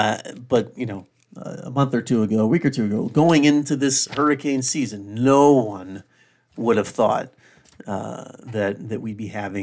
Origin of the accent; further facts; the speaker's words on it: East Coast, United States; growing up in the East Coast, I can tell you, for any LA listeners that are listening to this